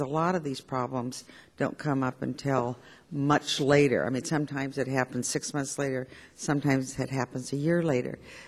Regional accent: Oregon, United States; And I'm from Oregon, and from our VA hospital

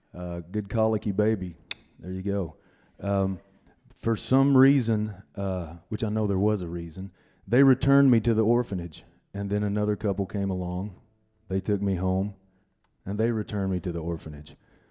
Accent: Knoxville, Tennessee, United States; born there; Basically, I was born in Knoxville, Tennessee. I was put up for adoption

